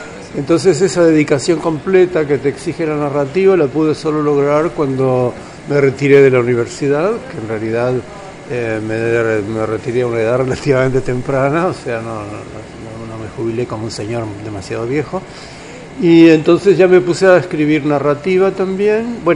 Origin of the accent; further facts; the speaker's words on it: Uruguay; also born or lived in Paris / Germany / New York; soy uruguayo, como tú sabes